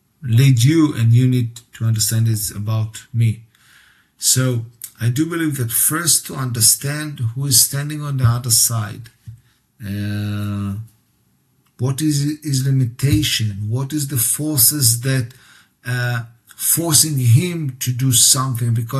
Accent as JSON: {"language": "English", "country": "Israel", "said": "I'm from Israel, you are from Germany."}